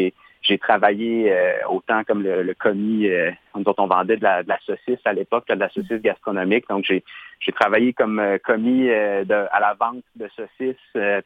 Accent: Gatineau, Quebec, Canada; je suis originaire de l'Outaouais, comme tu l'as bien dit, Camille. J'ai grandi en ville, à Gatineau. Maintenant, on est en banlieue.

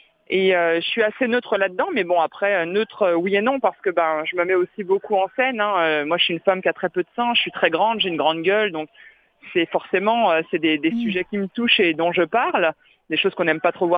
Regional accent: Melun, Île-de-France, France; Donc, ça se passe à Melun, dans ma ville natale.

